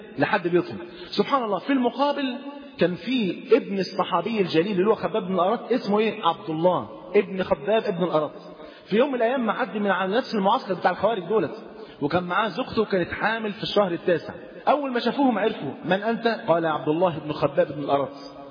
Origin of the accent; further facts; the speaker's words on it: Egypt; زي اللي حصل عندنا في مصر